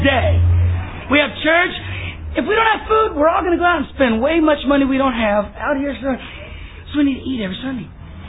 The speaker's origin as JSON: {"language": "English", "region": "Texas", "country": "United States", "tie": "born or raised there", "said": "Now, I grew up in Texas. I know what a spur is."}